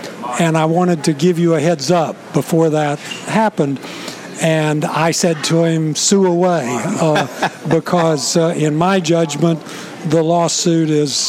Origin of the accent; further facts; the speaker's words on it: Longview, Texas, United States; Well, I grew up in East Texas.